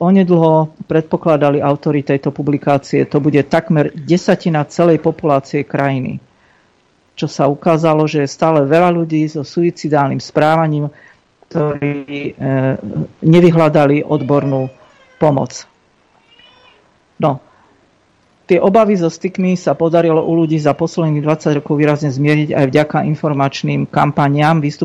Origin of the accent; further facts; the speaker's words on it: Považská Bystrica, Trenčín Region, Slovakia; Ja som pôvodne z Považskej Bystrice, nemám to prečo tajiť.